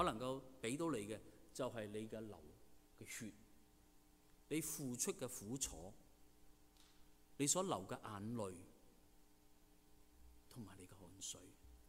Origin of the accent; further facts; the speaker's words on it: Vancouver, British Columbia, Canada; also born or lived in Hong Kong; 大家都知道我来自温哥华，1996年开始，神呼召我2012年去到香港侍奉，